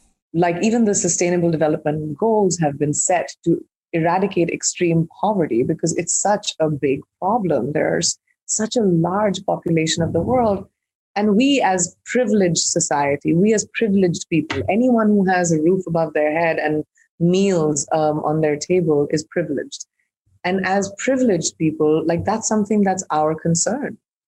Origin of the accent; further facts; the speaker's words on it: India; I'm an Indian who's grown up in India and understands the complexity of the diversity of that country.